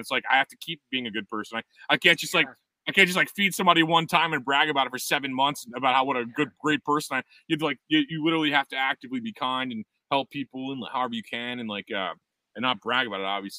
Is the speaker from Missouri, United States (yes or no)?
yes; Missouri, United States; because I'm from Missouri and I'm not literate.